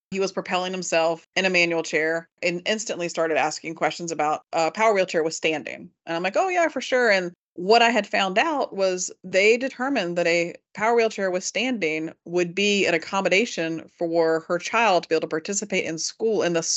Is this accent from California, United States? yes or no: no; Lynchburg, Virginia, United States; now in Washington, United States; But I think about my hometown of Lynchburg, Virginia.